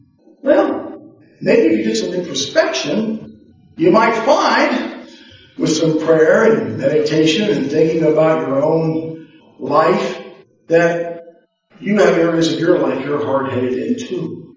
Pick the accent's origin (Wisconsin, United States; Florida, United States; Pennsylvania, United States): Florida, United States; You know, when I was a young boy and growing up in Florida, as a youngster with my brothers, I was very timid and reserved.